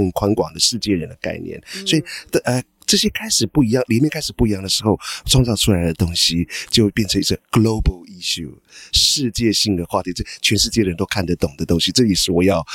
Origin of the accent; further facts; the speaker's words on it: Taiwan; also born or lived in Europe; 我出生在部落，那我是台湾的孩子，但是我因为也有在欧洲生活的经验，所以呢我整个人已经变成不只是部落的孩子，也是台湾人。我也是世界的公民